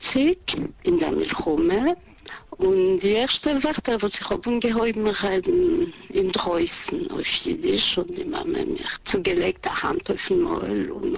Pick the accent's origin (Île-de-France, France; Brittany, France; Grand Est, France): Île-de-France, France; Paris; born there; German is a second language; Ich bin geboren geworden in Paris